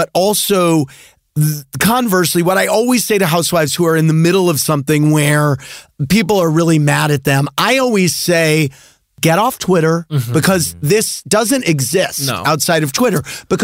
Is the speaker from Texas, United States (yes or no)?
no; St. Louis, Missouri, United States; And, you know, Sandoval's from St. Louis, my hometown.